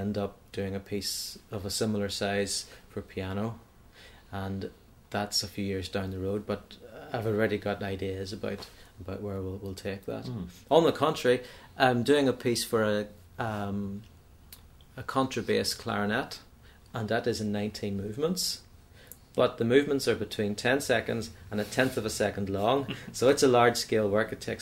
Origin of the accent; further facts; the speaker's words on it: Northern Ireland, United Kingdom; I don't feel any awareness of being Northern Irish as a composer, in the same way that I don't feel any awareness of being Irish as a composer or British as a composer.